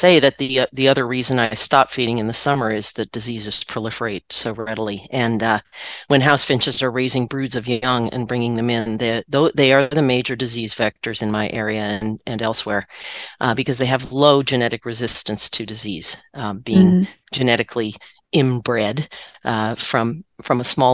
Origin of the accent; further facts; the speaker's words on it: Virginia, United States; But get this, I grew up in Virginia, and when I went north to school in Cambridge, Massachusetts